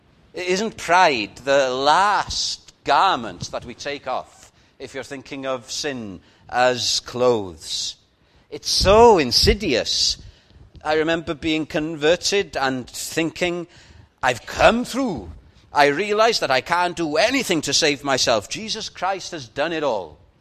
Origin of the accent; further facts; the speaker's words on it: Wales, United Kingdom; Now, I'm a Welshman, and may I be proud